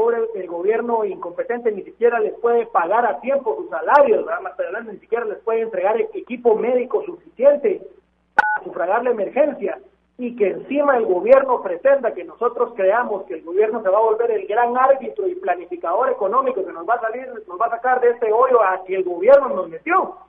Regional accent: Guatemala; nosotros como guatemaltecos

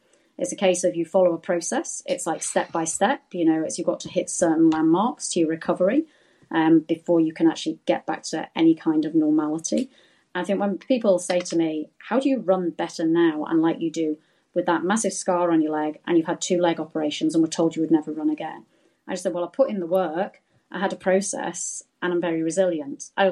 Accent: United Kingdom; Well, I think being British, I think the weather makes you very resilient.

